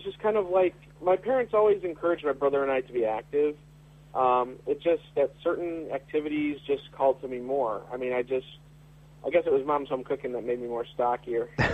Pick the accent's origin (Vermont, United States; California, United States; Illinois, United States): Illinois, United States; Chicago; I grew up in Chicago, and, the first sport that comes to mind is baseball. And I grew up a Cubs fan.